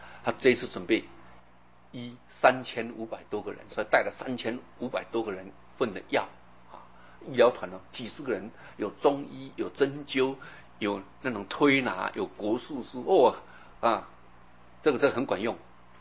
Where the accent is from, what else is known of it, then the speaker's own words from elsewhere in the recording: China; 我们中国人去那吃不习惯了